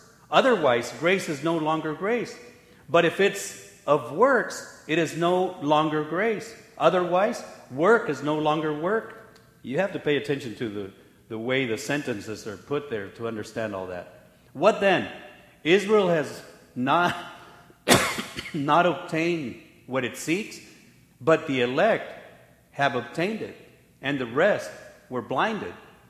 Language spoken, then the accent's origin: English; Mexico; So I'm from Mexico. I love both countries.